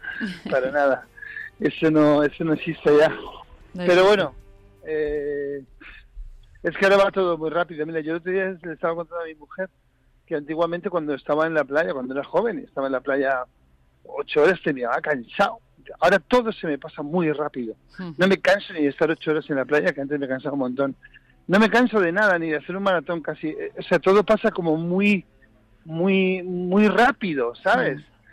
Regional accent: Madrid, Community of Madrid, Spain; now in Morata de Tajuña, Spain; Yo soy de Madrid capital, ¿vale? Con padres gaditanos, o sea, que yo me siento un poco de Cádiz también

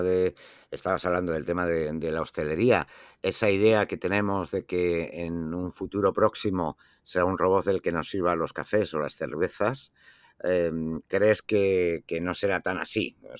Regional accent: Spain

